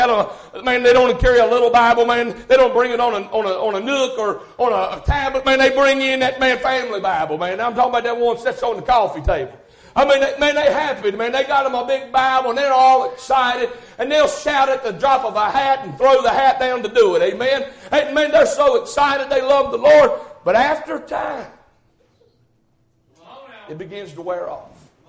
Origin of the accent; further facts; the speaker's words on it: United States; Now, I'm not sorry I'm from America.